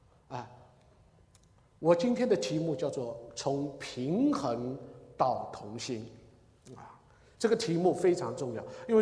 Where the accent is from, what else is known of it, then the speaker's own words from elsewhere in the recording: China; 我们中国人的教会，从文革以后的教会，我们是扑着脑袋来牧会的。